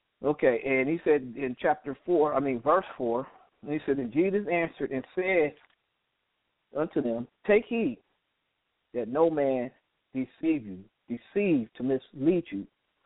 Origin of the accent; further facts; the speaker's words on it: United States; America, like even we live here, because I'm from America, can't speak for everybody else